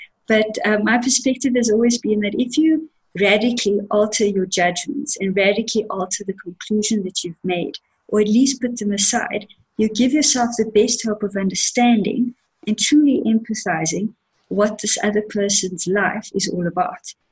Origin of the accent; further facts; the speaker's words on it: South Africa; And if I take away all my assumptions of what Indian people, and I'm Indian, of what Indian people are supposed to be like versus black South Africans